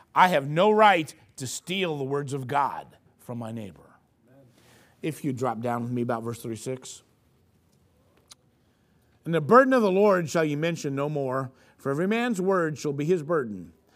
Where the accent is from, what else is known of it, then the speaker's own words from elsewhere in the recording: Indianapolis, Indiana, United States; he's from, grew up in the same town I grew up in Indianapolis, in the same neighborhood I grew up in.